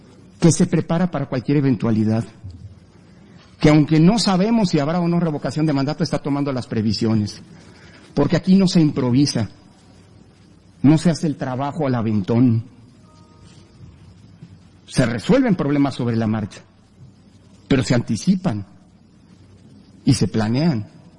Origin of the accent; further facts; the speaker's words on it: Mexico; Es como mexicano y como titular de este órgano un orgullo lo que estamos haciendo